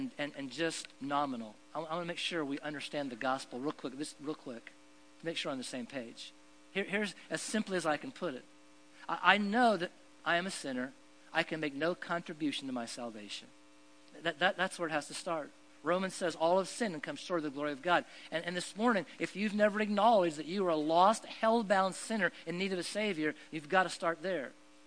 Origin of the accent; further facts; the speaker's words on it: Oregon, United States; I grew up in Oregon, did a lot of mountain climbing